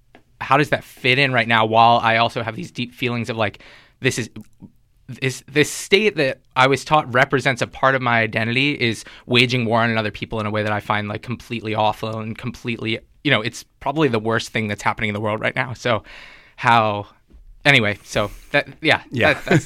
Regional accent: United States; I'm American

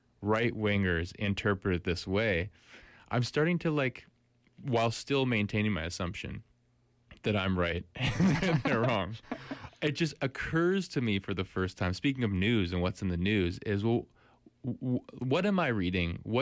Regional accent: Canada; perhaps us being Canadian

